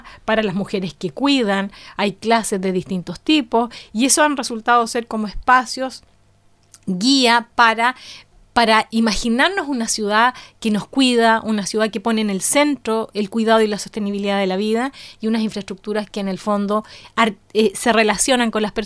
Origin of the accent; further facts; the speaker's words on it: Mexico City, Mexico; moved away; Yo vengo de la Ciudad de México, donde la verdad es que sin el transporte público no habría ciudad.